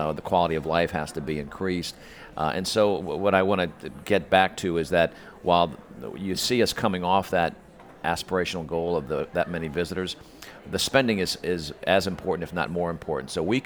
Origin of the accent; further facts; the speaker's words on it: New Orleans, Louisiana, United States; I grew up in New Orleans. I remember playing in the Quarter when my dad worked at Channel 6.